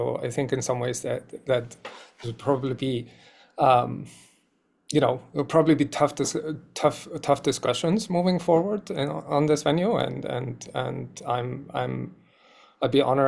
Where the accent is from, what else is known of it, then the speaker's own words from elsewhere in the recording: Iceland; moved away as an adult; also born or lived in Toronto, Canada; now in San Francisco, United States; So my sort of my background is that I born and raised in Iceland, and then spent some time in Toronto, Canada, before then moving to San Francisco in 2016